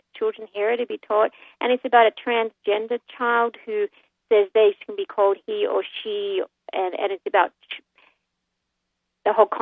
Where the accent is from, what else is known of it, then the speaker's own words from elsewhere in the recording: Australia; now in Alameda, United States; I come from Australia. I've been here about 10 years.